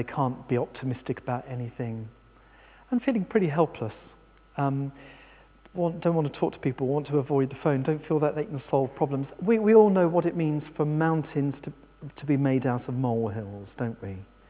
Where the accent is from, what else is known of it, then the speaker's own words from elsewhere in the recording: England, United Kingdom; However, I'm English